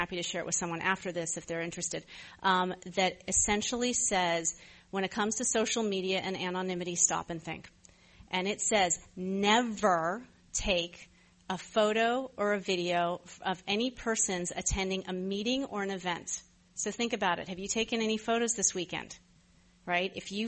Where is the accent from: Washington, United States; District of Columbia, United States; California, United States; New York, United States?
New York, United States; New York City; We grew up in New York City.